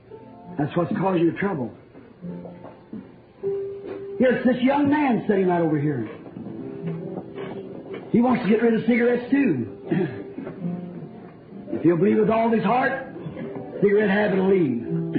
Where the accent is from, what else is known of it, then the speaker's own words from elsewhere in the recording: Burksville, Kentucky, United States; I'm from Burksville, Kentucky.